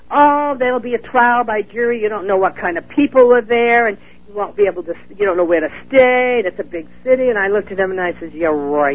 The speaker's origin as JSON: {"language": "English", "region": "New Hampshire", "country": "United States", "said": "I finally wrote a petition motion to the attorney in New Hampshire, because I'm originally from New Hampshire"}